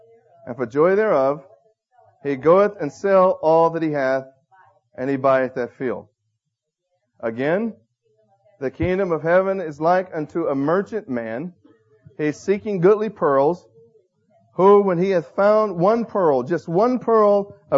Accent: Oklahoma, United States; now in Texas, United States; I'm from Oklahoma, but I live in Texas.

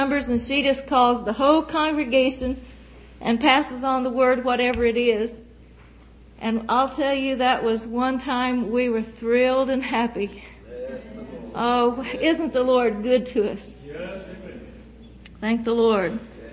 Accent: Oklahoma City, Oklahoma, United States; we're from Oklahoma City.

